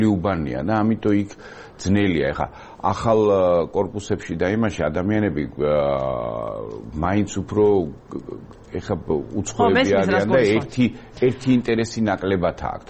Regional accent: Tbilisi, Georgia; მე ავლაბარში გაზრდილი ვარ, იქ ხა ძალიან ბევრი მეგობარი მყავს, იქ გავიზარდე, ნუ ბავშვობა მთელი იქ არის და საკმაოდ კარგი ურთიერთობა მაქვს როგორც სომხებთან, ისე ადგილობრივ მოსახლეობასთან

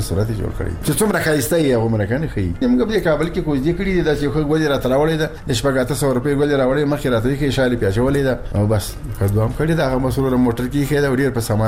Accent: Logar, Afghanistan; موږ د لوګر دی ولایتي

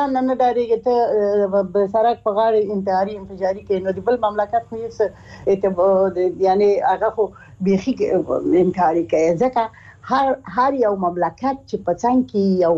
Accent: Afghanistan; چې زه د افغانستان یم افغانۍ یم

